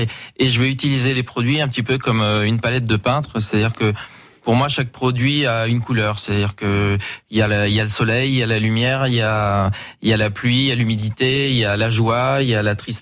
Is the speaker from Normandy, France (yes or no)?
yes; Giverny, Normandy, France; Oui, alors moi, j'ai grandi à Giverny, enfin juste à côté.